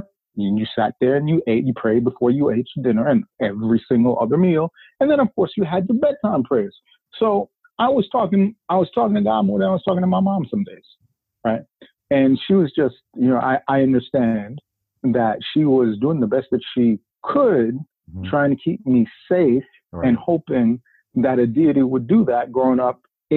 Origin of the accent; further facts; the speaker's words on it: Brooklyn, New York, United States; I grew up in Brooklyn, but then I went to high school in the Bronx.